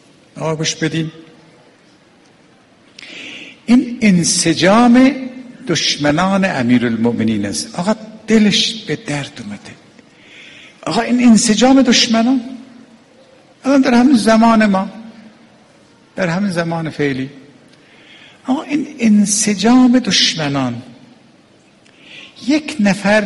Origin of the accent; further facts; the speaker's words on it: Iran; آقا زی من فهمید من ایرانیم